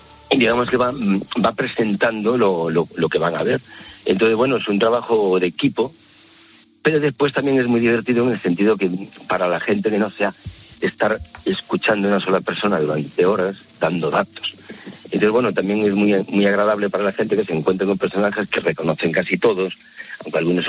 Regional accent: Galicia, Spain; Yo como gallego que soy y de pueblo, sabes que en los pueblecitos en Galicia está la iglesia y el cementerio metida en el pueblo.

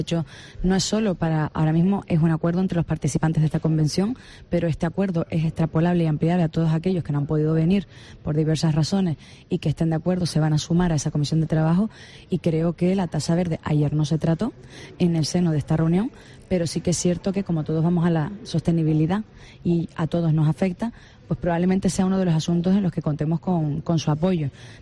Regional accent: La Gomera, Canary Islands, Spain; Claro, soy de La Gomera y lo veo en los molinos de viento

